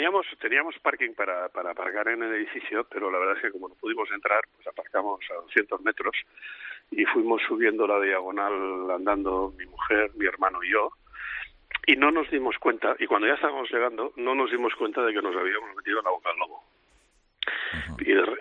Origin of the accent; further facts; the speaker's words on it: Girona, Catalonia, Spain; accent: Catalan; Mire, yo soy de Gerona y en Gerona tenemos fama, o presumimos, de tener un acento catalán muy cerrado.